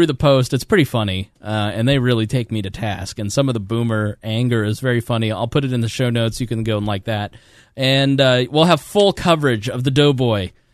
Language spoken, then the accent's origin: English; Indiana, United States; accent: Hoosier; And I know my Hoosier accent says minz.com